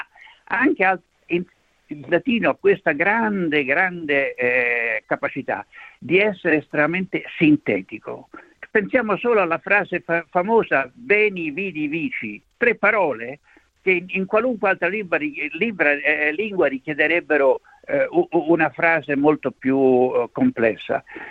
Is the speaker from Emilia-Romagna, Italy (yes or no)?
no; Rome, Lazio, Italy; now in Australia; essendo anche romano, avendo fatto la guardia palatina in Vaticano